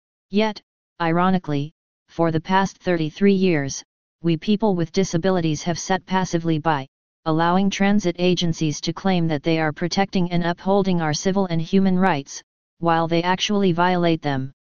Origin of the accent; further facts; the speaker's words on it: Hayward, California, United States; I grew up in Hayward, where I learned my O&M skills in middle and high school.